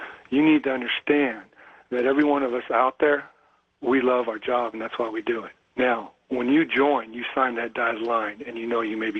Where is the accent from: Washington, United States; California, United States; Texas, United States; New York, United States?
Washington, United States; All right, first of all … I'm from Washington State.